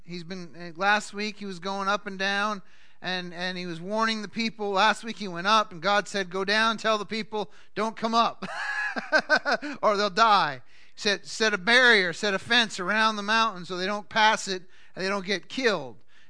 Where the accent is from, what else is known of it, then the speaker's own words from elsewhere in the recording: New England, United States; I grew up in New England with Sugar Bush and Killington and Waterville Valley and some of the greatest skiing in the Northeast.